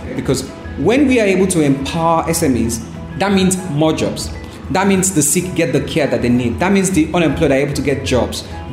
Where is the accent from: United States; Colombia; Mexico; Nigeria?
Nigeria; I'm 32 years old. I'm from Nigeria.